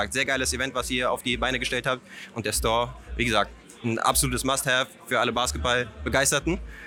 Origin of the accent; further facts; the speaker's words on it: Berlin, Germany; Und ich bin ja Berliner, deswegen freue ich mich immer, wenn ich mal in Town bin.